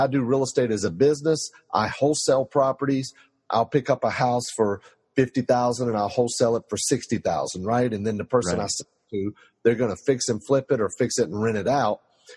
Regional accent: Lake Wylie, South Carolina, United States; Yeah, I'm from Lake Wylie, South Carolina. I remember back in the 80s, man, I'm 57 years old

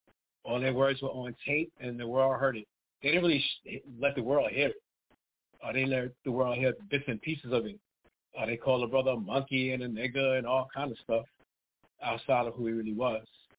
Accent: Georgia, United States; you know, growing up in Georgia, where we know there's crackers that fly Confederate flag.

